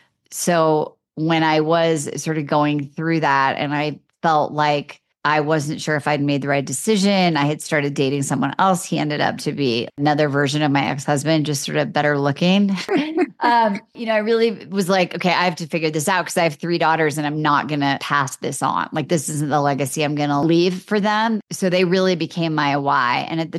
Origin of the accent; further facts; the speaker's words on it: Iowa, United States; born there; Well, I was born in Iowa and I really felt like my whole life, like I didn't exactly belong.